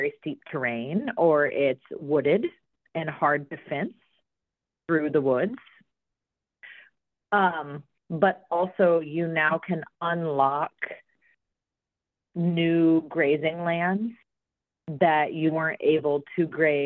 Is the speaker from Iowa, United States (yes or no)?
yes; Iowa, United States; but then I moved back to my home state of Iowa to work for a nonprofit called Practical Farmers of Iowa.